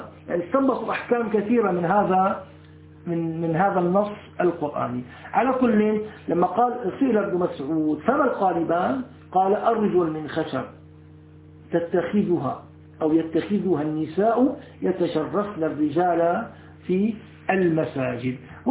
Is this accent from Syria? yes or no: yes; Syria; حتى سبحان الله تتذكر عندنا في الشام، يمكن ما بتعرفوا الأمراض، أنا بعرفه تماما